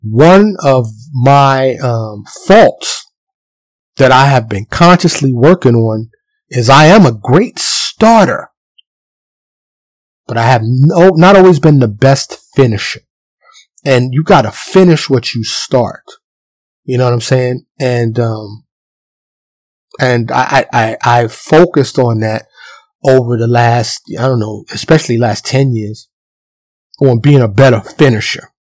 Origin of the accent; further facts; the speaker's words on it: New York City, New York, United States; Born and raised in New York.